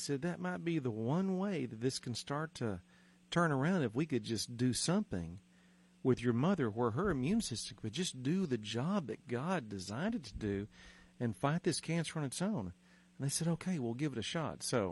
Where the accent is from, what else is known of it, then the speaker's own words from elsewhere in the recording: Mesquite, Texas, United States; Well, do you know that's where I'm from? I'm from Mesquite. I'm a North Mesquite stallion.